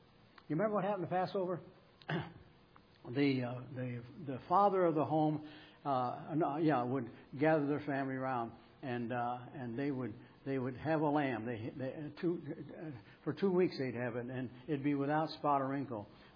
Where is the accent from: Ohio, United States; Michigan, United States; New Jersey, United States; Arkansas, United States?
Michigan, United States; now in Pennsylvania; when I came from Michigan out here and took the church in Coatesville and Donnington area